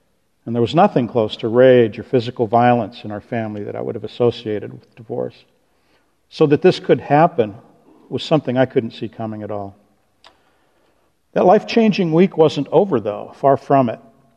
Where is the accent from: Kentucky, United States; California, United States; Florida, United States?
Florida, United States; born there; I was born in Florida and my dad was an astronaut.